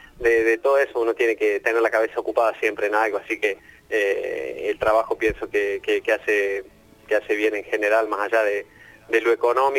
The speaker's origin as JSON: {"language": "Spanish", "region": "Córdoba", "country": "Argentina", "said": "esta simpatía por Talleres, el equipo de Córdoba, siendo yo cordobés"}